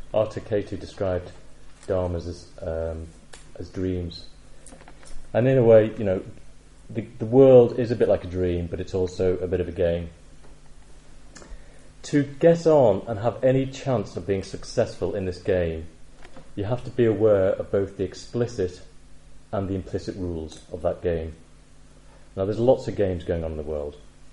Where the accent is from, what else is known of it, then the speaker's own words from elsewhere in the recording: Liverpool, North West England, United Kingdom; I know I'm from Liverpool. I grew up in a normal sort of area, went to a comp and all that sort of thing.